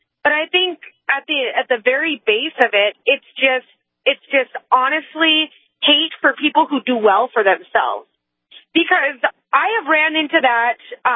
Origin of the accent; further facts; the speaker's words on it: North Dakota, United States; Because I was born and raised in Western North Dakota, and that's all we did is work from a young age.